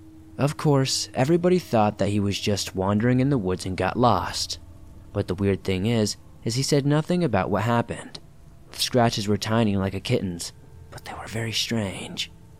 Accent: Costa Rica; English is a second language; English is not my native language, so I am sorry if I make some mistakes in the grammar. Just to be straightforward, I'm from Costa Rica

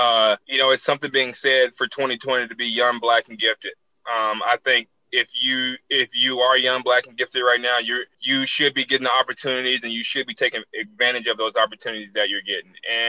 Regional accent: Tallahassee, Florida, United States; And I have so much support in my hometown, Tallahassee.

